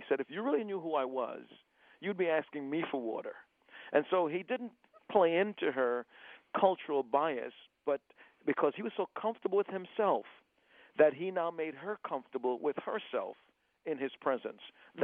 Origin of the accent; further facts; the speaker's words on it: Jamaica; born there; I was born in Jamaica, which was about 99% black in terms of the country.